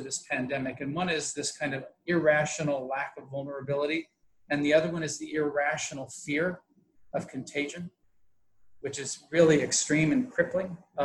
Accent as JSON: {"language": "English", "region": "Missouri", "country": "United States", "said": "I came from Northwest Missouri"}